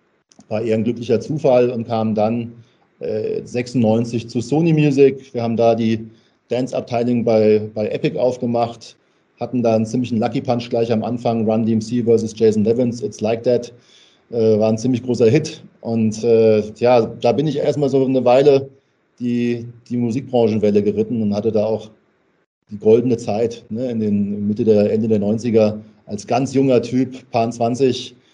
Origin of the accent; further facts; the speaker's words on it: Hesse, Germany; Ich bin gebürtiger Hesse und das hört man manchmal auch.